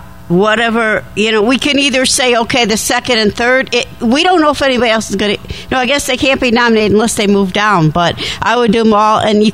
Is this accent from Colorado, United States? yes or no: no; Chicago, Illinois, United States; You know, I come from Chicago, okay? I understand these things.